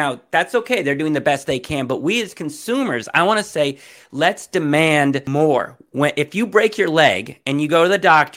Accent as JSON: {"language": "English", "town": "Berkeley", "region": "California", "country": "United States", "tie": "born or raised there", "said": "when I was younger, I grew up in Berkeley, California."}